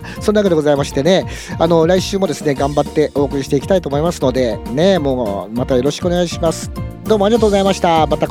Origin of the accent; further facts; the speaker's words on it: Aichi, Japan; 私愛知県の人なんですよ本当は